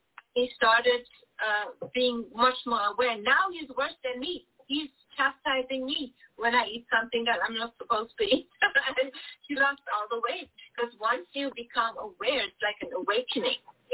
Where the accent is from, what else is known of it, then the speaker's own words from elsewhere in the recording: Germany; growing up in Germany